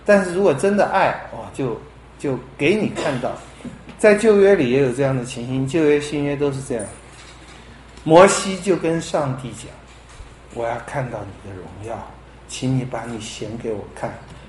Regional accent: China; 各位，我们中国人说，外行看热闹，内行看门道。

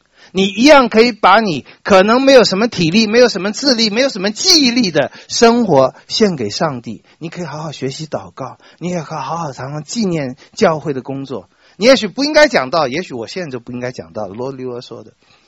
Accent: China; 这我们中国人听了就喜欢了，要赚五千两银子，你要再赚五千两。

